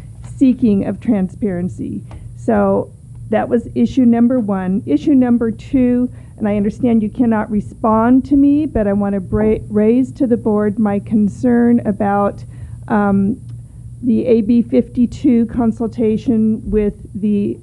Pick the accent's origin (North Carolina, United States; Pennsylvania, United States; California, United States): California, United States; Nevada City; I'm from Nevada City.